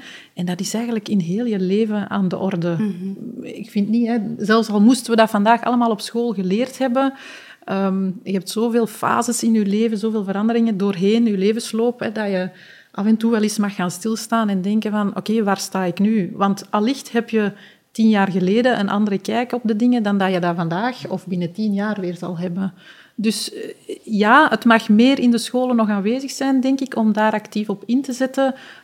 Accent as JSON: {"language": "Dutch", "country": "Belgium", "said": "is dat wij als Belg, maar dat is mijn persoonlijk gevoel, nogal loyaal zijn"}